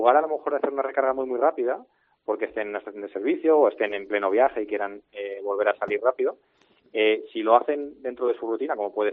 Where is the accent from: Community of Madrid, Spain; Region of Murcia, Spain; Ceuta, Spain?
Region of Murcia, Spain; Cartagena; como buen cartagenero y murciano quería que mi familia de allí lo oiga bien